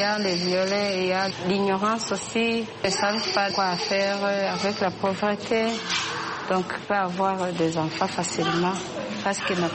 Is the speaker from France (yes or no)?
no; Kibuye, Western Province, Rwanda; Nous sommes devenus de Kibuye, nous étions allés à Stade Gatwaro.